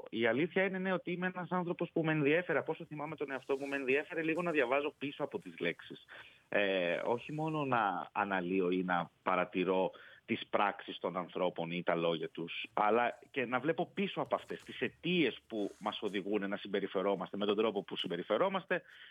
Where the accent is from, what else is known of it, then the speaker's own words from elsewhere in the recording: Piraeus, Attica, Greece; born there; ναι, γεννήθηκα στον Πειραιά